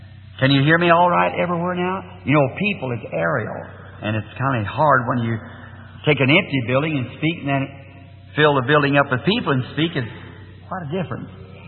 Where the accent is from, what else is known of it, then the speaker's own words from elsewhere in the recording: Ireland; And I have Episcopalian, Presbyterian, family background, Catholic to my family. I'm Irishman.